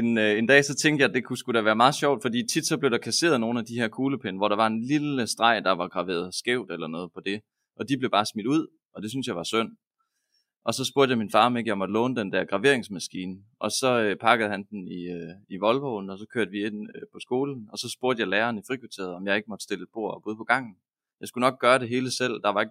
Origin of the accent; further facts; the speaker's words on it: Aalborg, North Denmark Region, Denmark; Jeg er født og opvokset i Aalborg, faktisk en lille smule uden for Aalborg